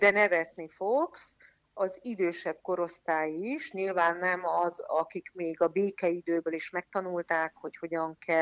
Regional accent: Hungary; De én egy vidéki lány vagyok

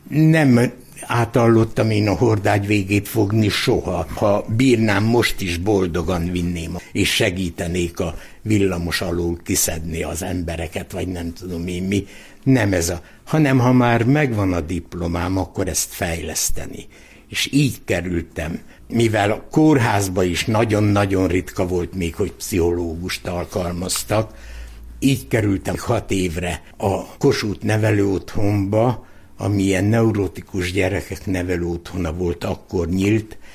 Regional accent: Biharugra, Békés, Hungary; Biharugrán születtem, ott éltünk, se Sarkadra, se Berettyóújfaluba, se sehova állami gimnáziumba.

